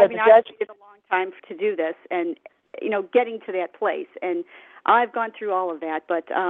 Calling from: Chicago, Illinois, United States; from Chicago.

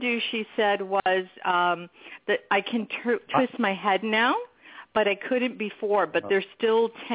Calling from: California, United States; California, yes

